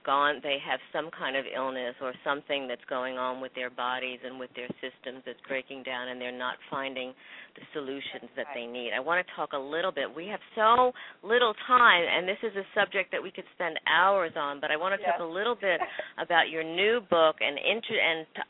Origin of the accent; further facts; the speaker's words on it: New Jersey, United States; You're going to be in New Jersey, which is my hometown, Tuesday, October 25th.